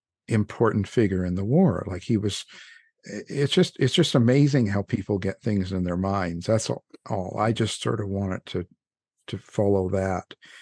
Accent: Canada; well, I'm just a Canuck. I'm from Kanakistan.

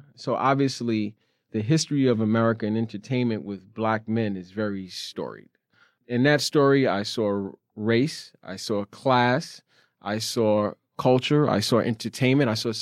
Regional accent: New York City, New York, United States; I grew up in Brownsville in Crown Heights. I went to school there. Went to school in Manhattan.

